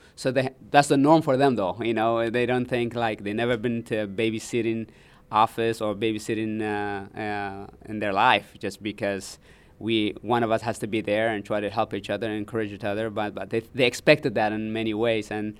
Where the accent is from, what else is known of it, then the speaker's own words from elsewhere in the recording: Eritrea; You know, growing up in Eritrea where I was sometimes so hungry